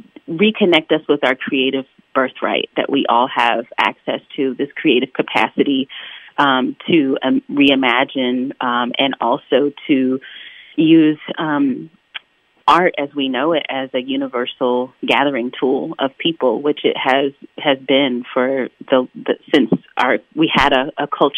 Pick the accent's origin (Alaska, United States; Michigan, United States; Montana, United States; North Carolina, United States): North Carolina, United States; Morganton; I am a native to Western North Carolina, born and raised in Morganton, and actually I do have family roots in Asheville as well. So, yes, I'm very much local.